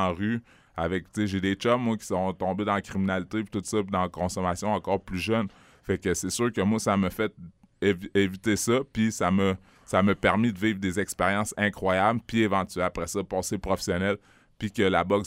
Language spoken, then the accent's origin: French; Quebec City, Quebec, Canada; born there; je suis né en 1981 à Québec. Des petits métis, des petits blacks, il n'y en avait pas beaucoup.